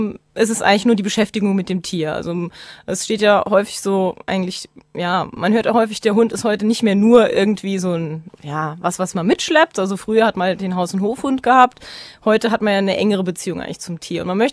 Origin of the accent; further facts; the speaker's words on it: Saarland, Germany; weil ich bin nicht im Saarland geboren. Ich bin zwar hier aufgewachsen